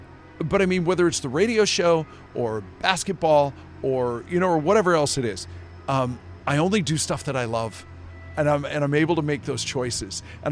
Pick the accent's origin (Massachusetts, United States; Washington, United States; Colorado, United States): Washington, United States; Duvall; I grew up here in Seattle. I grew up on a farm in Duval. We've got 80 acres out in Duval. I'm third generation on that.